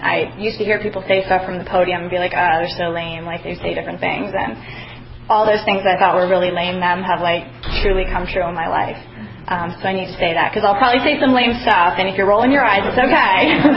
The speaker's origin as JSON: {"language": "English", "town": "Bethlehem", "region": "Pennsylvania", "country": "United States", "tie": "born or raised there", "said": "I'm actually originally from the Lehigh Valley. I'm from Bethlehem, and I grew up there."}